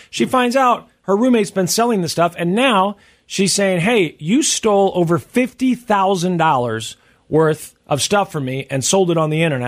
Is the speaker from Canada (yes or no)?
no; Missouri, United States; and I'm not a KU fan because I grew up in Missouri.